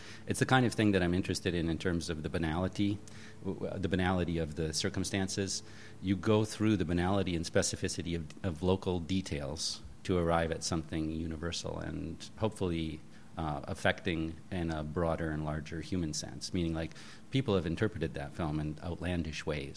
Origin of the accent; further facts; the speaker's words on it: Midwest, United States; now in Los Angeles, United States; I'm from the Midwest. I'm money? What does that actually mean? That means I'm good. So, I mean, it's literally, I'm a bumpkin, and I'm in L.A.